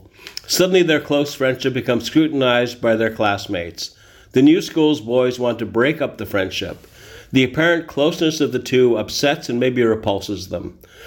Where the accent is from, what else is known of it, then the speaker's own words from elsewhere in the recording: Canada; From Belgium, let's move to our own country for another film. As a Canadian